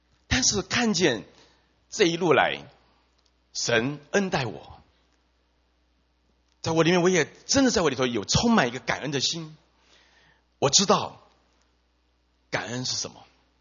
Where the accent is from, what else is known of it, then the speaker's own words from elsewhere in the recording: Hsinchu, Taiwan; 我特别回到我的老家，算了，我的老家在新竹